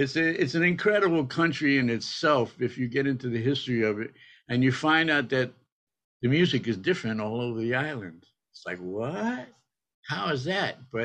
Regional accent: Bronx, New York, United States; I grew up in the Bronx. I'm from the Bronx. I grew up in the Bronx.

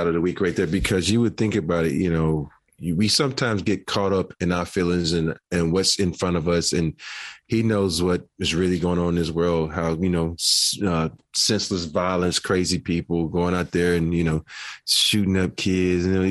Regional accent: Hartford, Connecticut, United States; born there; Well, you know, since I was born in Hartford, I'm probably not even the same place

